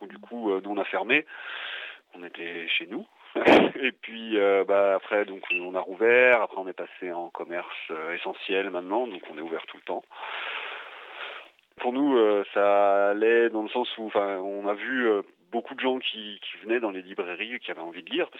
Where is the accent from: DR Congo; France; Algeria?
France; Rennes, Brittany; J'ai fait un stage dans une toute petite librairie d'art à Rennes, là d'où je viens, et ça m'a plu, en fait.